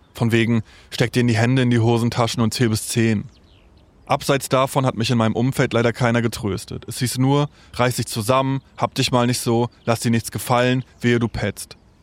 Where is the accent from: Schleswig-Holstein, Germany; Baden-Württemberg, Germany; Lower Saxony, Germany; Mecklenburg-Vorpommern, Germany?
Mecklenburg-Vorpommern, Germany; In dieser ersten Folge suche ich nach Antworten in meiner alten Heimat, in Mecklenburg-Vorpommern.